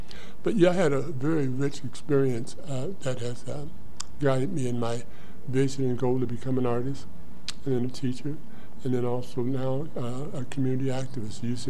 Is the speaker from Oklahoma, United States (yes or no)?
no; Dayton, Ohio, United States; also born or lived in Greer, South Carolina; I was born in Greer, South Carolina in 1937 and moved to Dayton, Ohio when I was a couple months old. So I've been in Dayton since I was a couple months old, and I grew up in the east side of Dayton.